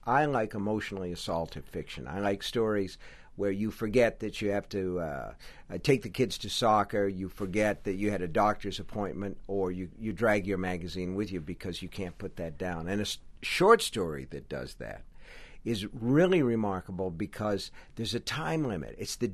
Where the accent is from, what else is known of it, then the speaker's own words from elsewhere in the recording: Maine, United States; Well, I like it, of course, because it's a New England story, and I'm from Maine.